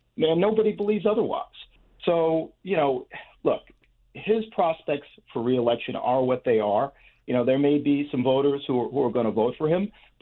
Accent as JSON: {"language": "English", "town": "Buffalo", "region": "New York", "country": "United States", "tie": "born or raised there", "said": "I grew up in Buffalo, working class, on the east side of town, which is not a particularly nice part of Buffalo."}